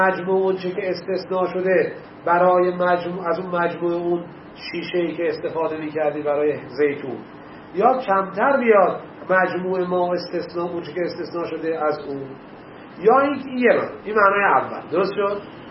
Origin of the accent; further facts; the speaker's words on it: Iran; ما اومدیم از ایران اومدیم سوریه الان دمشق بعد میخوایم بریم حلب